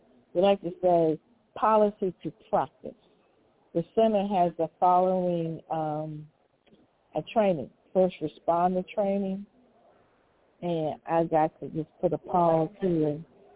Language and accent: English; Virginia, United States; And I am from Virginia. I am from Sussex County, where I think the first peanut in the United States was planted or something like that.